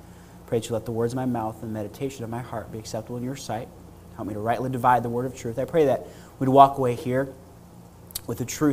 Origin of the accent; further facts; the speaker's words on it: Canada; because I'm from Canada, and Tim Hortons is the way to go.